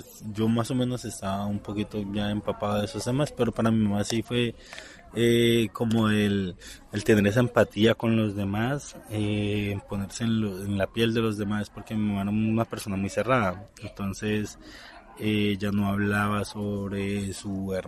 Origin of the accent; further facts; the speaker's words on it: Palmira, Valle del Cauca, Colombia; vengo de Palmira.